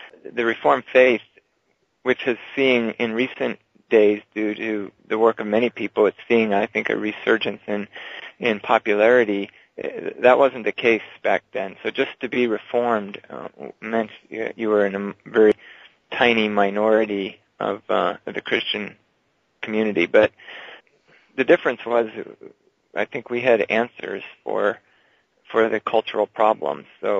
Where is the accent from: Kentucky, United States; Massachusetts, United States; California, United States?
California, United States; San Jose; I grew up in near San Jose, which he had been a local pastor there